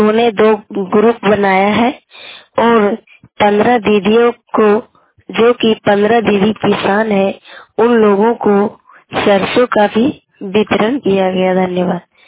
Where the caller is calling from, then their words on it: Markona, Bihar, India; मैं मरकोना पंचायत से बोल रही।